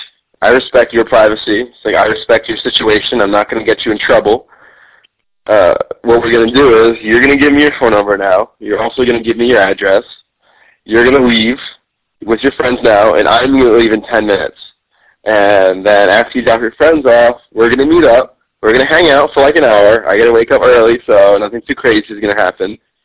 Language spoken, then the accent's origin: English; New York, United States; I'm from New York.